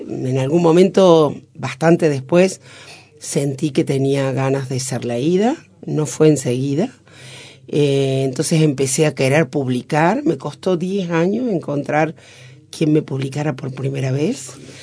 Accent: Córdoba, Argentina; now in Sierras Chicas, Argentina; Cordobesa, así es. Nací en Córdoba, en la provincia, en un pueblo de la provincia. Me he criado en Córdoba, salvo una breve estancia en la Patagonia y los viajes y demás. Siempre he vivido en Córdoba y ahora en un pequeño pueblito de las Sierras Chicas

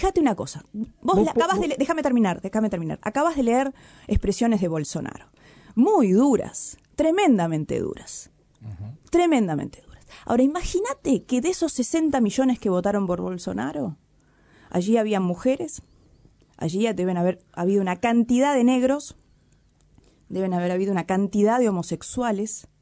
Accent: Uruguay; yo no soy brasileña, yo soy uruguaya

